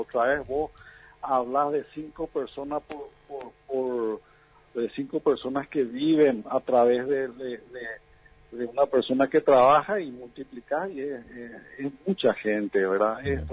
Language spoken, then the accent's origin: Spanish; Paraguay; eso nos pone contentos como paraguayos y como colaboradores de la asociación